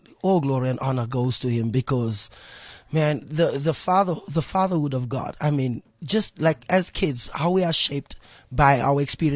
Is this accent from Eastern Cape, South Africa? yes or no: no; Eldorado Park, Gauteng, South Africa; born or raised there